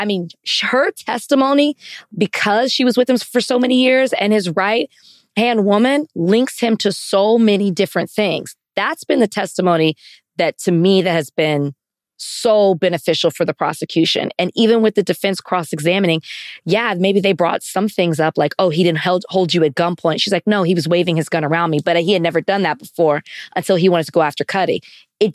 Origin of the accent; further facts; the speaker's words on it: Texas, United States; I'm from Texas, so I say voir dire